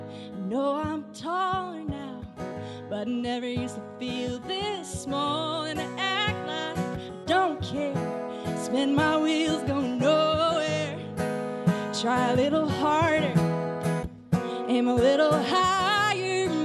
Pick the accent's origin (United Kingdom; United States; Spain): United States; Mentone, Alabama; also born or lived in Atlanta, United States / Tallahassee, United States; Well, I'm technically from Alabama and Georgia in equal parts. Mentone, Alabama, the middle of nowhere, and Atlanta, Georgia, middle of everything.